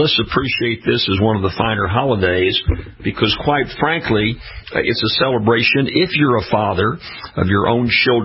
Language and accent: English; St. Louis, Missouri, United States; I grew up in St. Louis, Missouri.